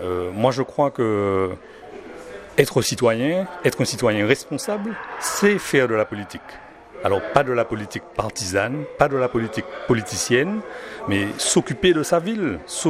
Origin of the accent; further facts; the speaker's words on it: Martinique; also born or lived in Sainte-Anne / Fort-de-France; Je vis à Chelchewa. Alors, je ne suis pas né en Martinique. J'ai passé une partie de mon enfance à Sainte-Anne. J'ai passé une autre partie de mon enfance à Fort-de-France. Et je vis à Chelchewa depuis 22 ans.